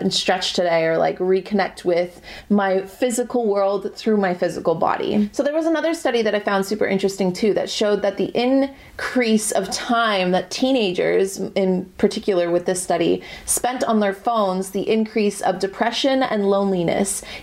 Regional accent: Canada; American adults, I'm Canadian, but it counts.

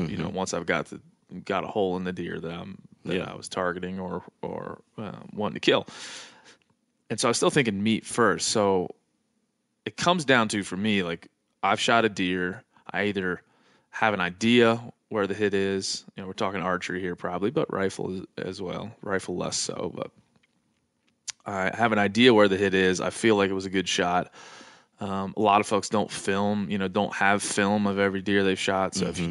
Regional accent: East Coast, United States; I mean, I'm from the East Coast and I'm Irish.

